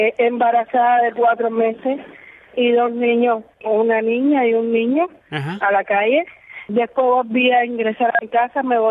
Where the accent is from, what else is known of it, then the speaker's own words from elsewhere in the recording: Cuba; soy una cubana al pie, al pie